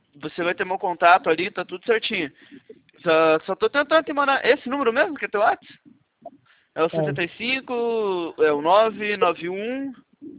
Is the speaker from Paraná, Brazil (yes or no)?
yes; Paraná, Brazil; Eu sou daqui do Paraná